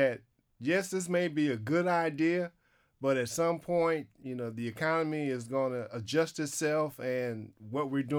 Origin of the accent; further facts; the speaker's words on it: Detroit, Michigan, United States; when I grew up in Detroit, well, the front side of the neighborhood were homeowners.